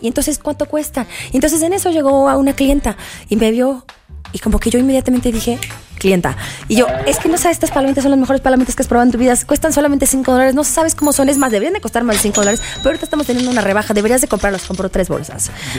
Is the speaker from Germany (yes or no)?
no; West Coast, United States; Porque yo soy del West Coast.